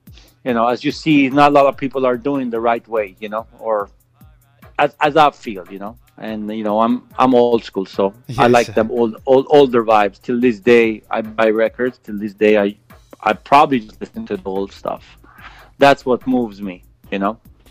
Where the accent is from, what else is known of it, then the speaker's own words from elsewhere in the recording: Uppsala, Uppsala County, Sweden; I grew up in Europe, you know, and reggae music was very influential where I was from, in Uppsala, in Sweden.